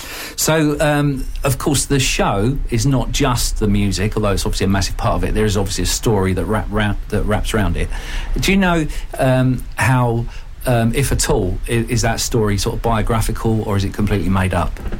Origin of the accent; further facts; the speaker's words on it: London, United Kingdom; I come from North London as well